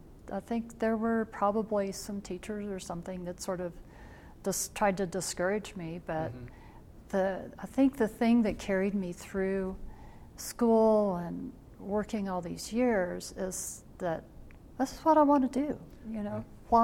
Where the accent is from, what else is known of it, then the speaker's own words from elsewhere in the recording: Virginia, United States; Yeah, I grew up in Virginia, and I'm the oldest of 10 kids.